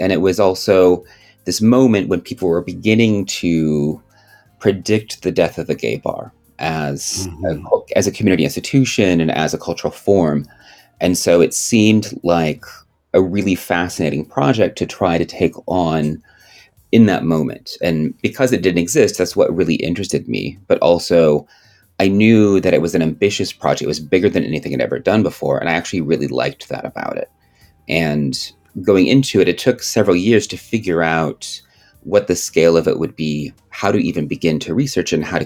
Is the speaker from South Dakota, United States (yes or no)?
yes; South Dakota, United States; also born or lived in Minneapolis / New York; now in Los Angeles, United States; Yeah, so I'm based in Los Angeles now, but I grew up in South Dakota and lived in Minneapolis and New York, both as a student and adult prior to coming to LA.